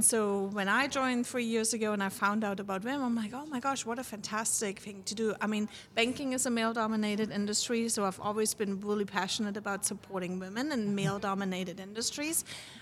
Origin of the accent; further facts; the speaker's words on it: Germany; If you take the example of Germany, my home country